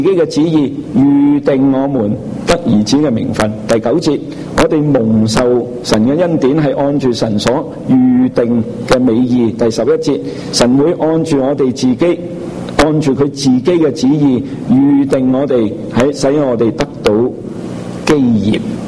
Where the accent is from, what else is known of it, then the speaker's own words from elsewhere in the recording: China; 可以透过我哋中国人去思想。